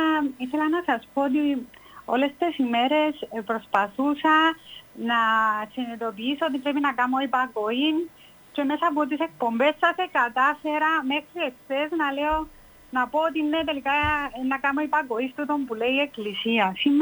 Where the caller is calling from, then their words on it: Nicosia, Nicosia District, Cyprus; είμαι από Λευκοσία.